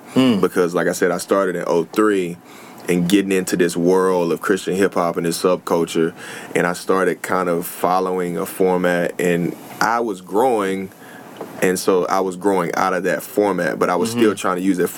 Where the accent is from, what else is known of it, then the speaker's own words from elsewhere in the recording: Houston, Texas, United States; So I'm from Houston originally, Houston, Texas originally. I sound like, I guess a lot of people said I sound like an East Coast artist at times.